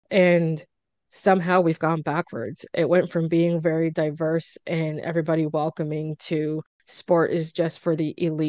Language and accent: English; Nova Scotia, Canada; It's like, oh, you're from Nova Scotia? I'm from Nova Scotia. This is where I'm from.